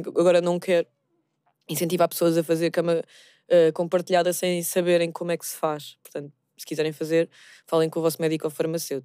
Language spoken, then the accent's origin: Portuguese; Aroeira, Setúbal, Portugal; tendo em conta que eu passei muito da minha infância na Aroeira